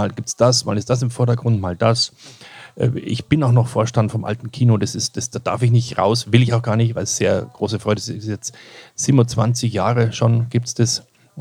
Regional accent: Kirchseeon, Bavaria, Germany; born or raised there; also born or lived in Ebersberg

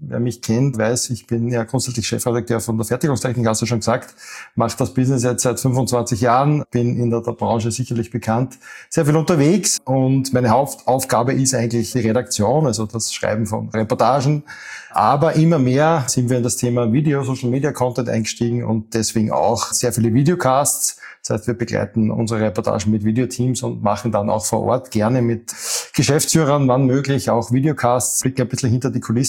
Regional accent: Linz, Upper Austria, Austria; ich komme aus Linz

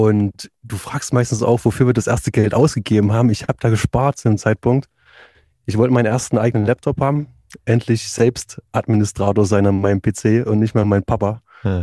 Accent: Thuringia, Germany; Und ich komme aus Thüringen, aus der tiefsten Provinz, einem kleinen Dorf. Und dort habe ich mein erstes Geld verdient, so mit 12 oder 13 Jahren

